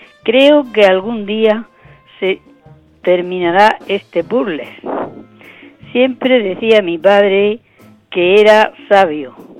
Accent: La Murta, Spain; los espero en las fiestas de mi pueblo, que es La Murta, del 1 al 5 de mayo.

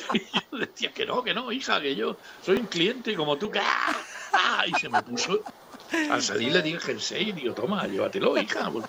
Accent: San Javier, Region of Murcia, Spain; Eso es que empiezan las fiestas de mi pueblo, de San Javier.

